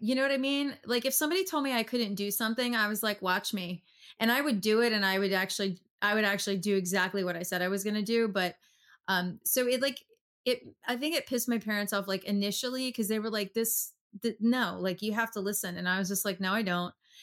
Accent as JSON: {"language": "English", "region": "Pennsylvania", "country": "United States", "tie": "born or raised there", "said": "I love Pennsylvania. Ian and I are, you know, both born and raised in Bucks County."}